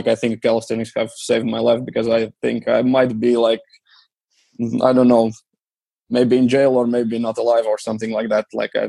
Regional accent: Riga, Latvia; they spend the money to like build some parks around my hometown, Riga.

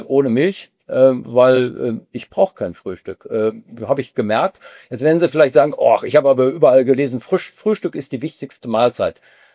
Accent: Düsseldorf, North Rhine-Westphalia, Germany; Ist als Düsseldorfer etwas schwierig hier zu sagen, ohne dass man wirklich Personenschutz braucht.

